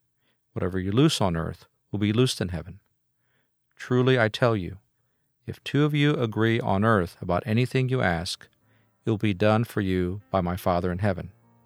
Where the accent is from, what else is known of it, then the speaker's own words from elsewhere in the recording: San Antonio, Texas, United States; I grew up in San Antonio